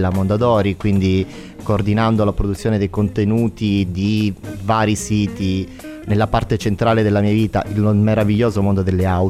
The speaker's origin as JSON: {"language": "Italian", "region": "Calabria", "country": "Italy", "tie": "born or raised there", "also_born_or_lived": "Switzerland", "moved": "as an adult", "lives_now": "Rome, Italy", "said": "Quindi sono un calabrese, in realtà nato in Svizzera, da figlio di emigrati, cresciuto in Calabria. A 18 anni mi sono trasferito a Roma per l'università"}